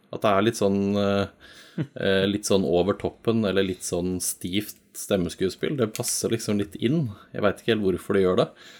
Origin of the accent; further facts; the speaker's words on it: Germany; Norwegian is a second language; Det var de jeg blanda med, fordi jeg